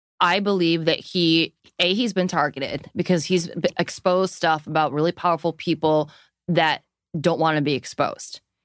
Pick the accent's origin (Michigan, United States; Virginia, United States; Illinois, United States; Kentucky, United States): Illinois, United States; Chicago; We're both from Chicago. I ran the gossip column in Chicago for 7 years.